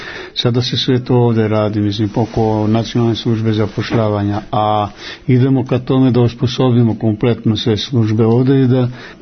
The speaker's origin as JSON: {"language": "Serbian", "town": "Lapče", "country": "Kosovo", "said": "Iz Lapče sam ja."}